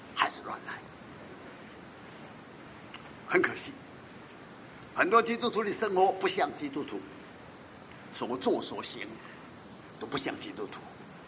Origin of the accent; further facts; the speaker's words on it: Guangdong, China; 我哋广东人时话，你好有心，